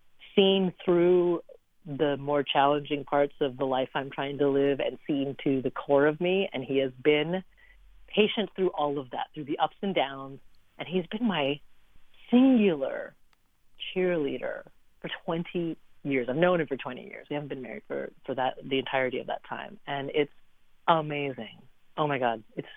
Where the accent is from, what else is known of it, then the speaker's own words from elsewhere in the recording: Oregon, United States; because growing up in Oregon, I will always be profoundly connected to the Pacific Northwest of this country.